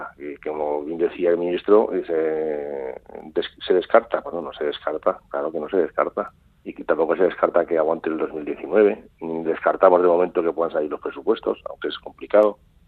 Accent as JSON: {"language": "Spanish", "region": "Navarre", "country": "Spain", "said": "comunidad es complicada y diferente es la mía, es la Navarra, la que yo aprecio y quiero mucho, ¿no? Pero somos así los navarros."}